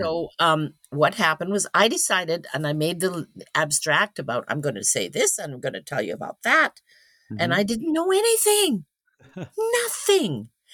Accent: Winnipeg, Manitoba, Canada; I went to Winnipeg last summer, which is my hometown, to the University of Manitoba Icelandic Collection Library

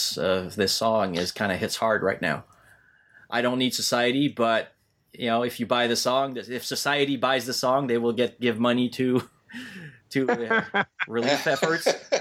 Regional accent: Canada; you and I being Canadian, so.

